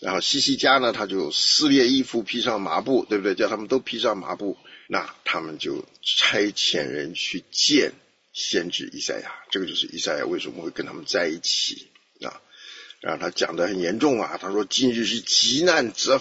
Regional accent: Taiwan; 你知道我们从台湾来的读到这句话有特别的感受，你们不晓得啊。

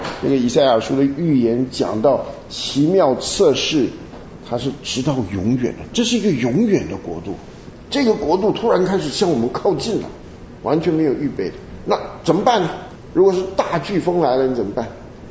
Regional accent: Taiwan; now in United States; 其实我们在台湾呢，我们是台风长大的啊。我们小时候最喜欢刮台风，好玩。你不知道，因为房子都不是什么好房子，我们台湾呢很多竹子，所以呢一个村子，我们那时候就是国民党到台湾就建的这种眷村，那眷村是小破屋

